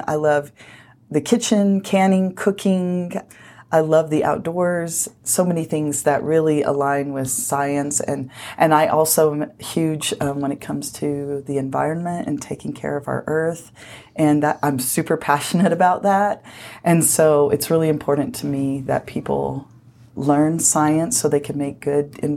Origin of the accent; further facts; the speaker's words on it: Arkansas, United States; moved away; I'm from South Arkansas, actually. I grew up there and came out originally to go to BYU.